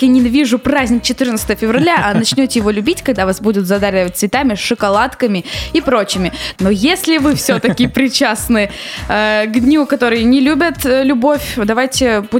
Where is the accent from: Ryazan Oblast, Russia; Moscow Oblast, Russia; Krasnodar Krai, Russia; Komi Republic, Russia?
Komi Republic, Russia; Chasovo; У меня в родном городе Часовой.